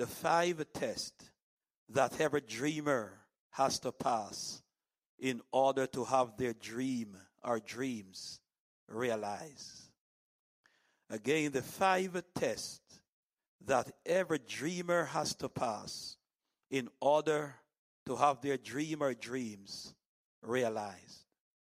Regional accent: Jamaica; As you have been told that we are from Jamaica, the land of wood and water.

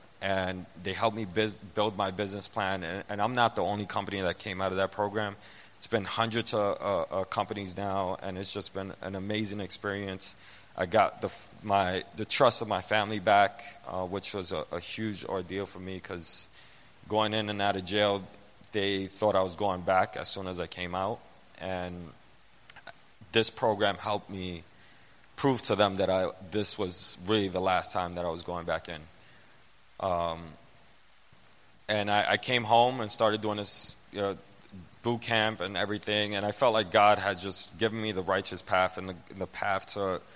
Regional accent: New York City, New York, United States; I grew up in the Lower East Side. And in the 80s and 90s, when you see everybody, it was just a really bad neighborhood.

